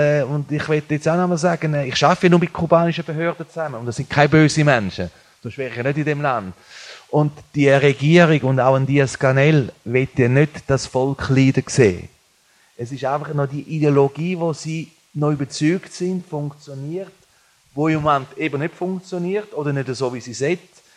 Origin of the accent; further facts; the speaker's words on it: Switzerland; wie es bei uns in der Schweiz auch ist.